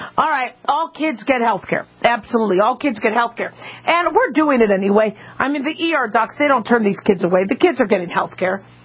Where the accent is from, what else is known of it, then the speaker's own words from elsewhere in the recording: United States; it's easier for me to say because I'm an American citizen.